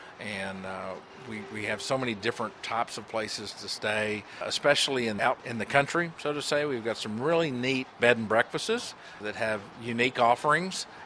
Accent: Texas, United States; I'm fifth generation from Burnett County. I know the area

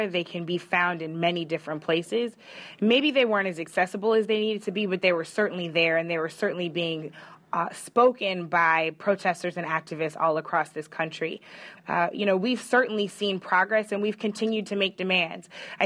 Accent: St. Louis, Missouri, United States; You know, I grew up in St. Louis. I've lived in North St. Louis County for most of my life, which is where Ferguson is.

